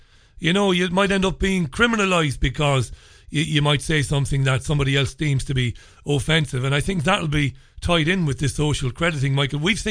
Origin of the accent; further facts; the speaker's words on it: Ireland; now in England, United Kingdom; I'm an Irish guy living in England.